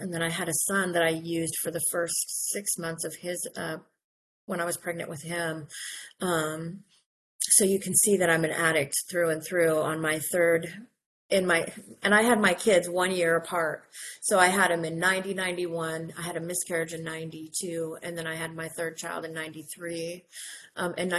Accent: Salem, Oregon, United States; I'm an addict. My clean date is June 10th, 2000, and I'm from Salem, Oregon, and I attend meetings at the Mid-Willamette Valley area.

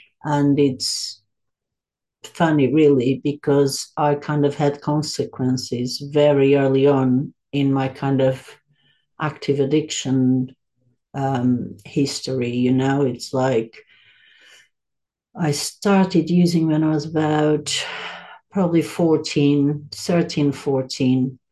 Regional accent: Lisbon, Portugal; And that was back in Portugal, in my home country. So I'm from the capital, Lisbon

